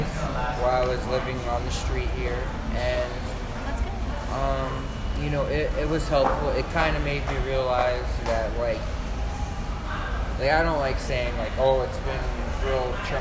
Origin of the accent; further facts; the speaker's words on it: Miami, Florida, United States; I'm from Miami, it was really hot, I had the car running